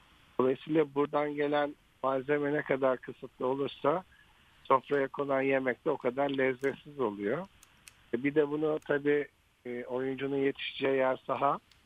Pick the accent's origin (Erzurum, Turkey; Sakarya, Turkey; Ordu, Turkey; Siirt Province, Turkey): Ordu, Turkey; Ben Orduluyum.